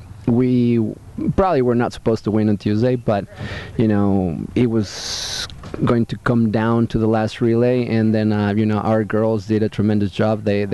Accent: Mexico City, Mexico; English is a second language; now in United States; I'm originally from Mexico City.

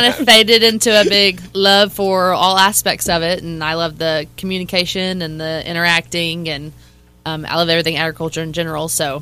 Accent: Texas, United States; I am originally from East Texas.

